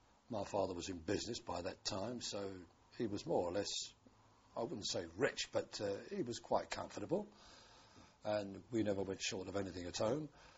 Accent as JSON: {"language": "English", "region": "London", "country": "United Kingdom", "tie": "born there", "said": "I was born in London on the 2nd of January, 1923."}